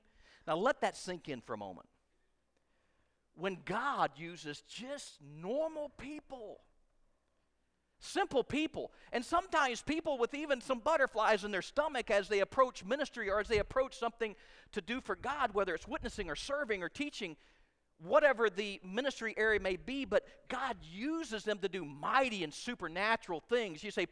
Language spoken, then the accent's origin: English; the South, United States; because I'm a Southerner